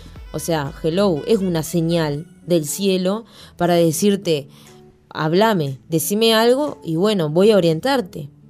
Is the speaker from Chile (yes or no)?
no; Uruguay; born there; now in Montevideo, Uruguay; venir a Montevideo, a la capital, dejar el interior de dejar literalmente mi tierra donde yo nací, donde tengo toda mi familia